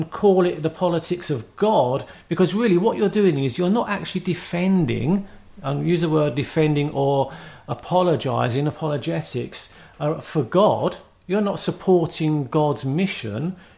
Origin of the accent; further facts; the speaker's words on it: England, United Kingdom; Now, I'm English. I watch with amazement what goes on in America at the moment.